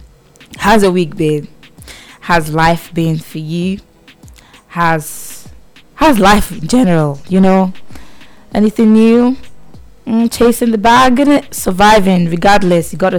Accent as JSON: {"language": "English", "country": "Nigeria", "said": "Well, I'm talking because obviously I came from Nigeria, right?"}